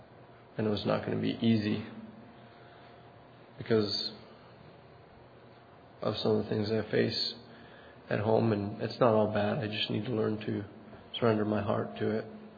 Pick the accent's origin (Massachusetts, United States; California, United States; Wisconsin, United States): Wisconsin, United States; Hillsboro; I'm from Southwest Wisconsin, Hillsboro.